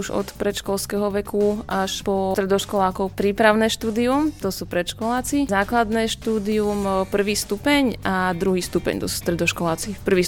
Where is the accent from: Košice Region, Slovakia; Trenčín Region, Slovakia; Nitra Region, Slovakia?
Trenčín Region, Slovakia; Trenčín; lebo ja pochádzam z Trenčína, takže mám tam zázemie.